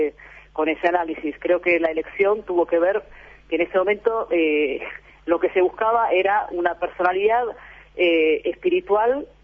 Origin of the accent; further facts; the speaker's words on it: Argentina; Soy ítalo-argentina.